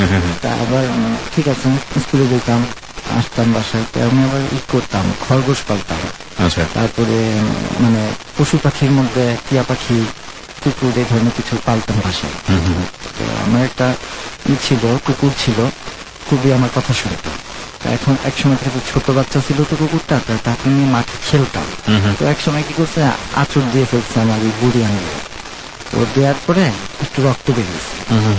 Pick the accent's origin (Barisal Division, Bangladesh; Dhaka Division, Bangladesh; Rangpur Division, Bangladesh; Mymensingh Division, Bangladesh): Rangpur Division, Bangladesh; Rangpur; আমার বেড়ে ওঠা রংপুরে, রংপুরে আমার জন্মস্থান।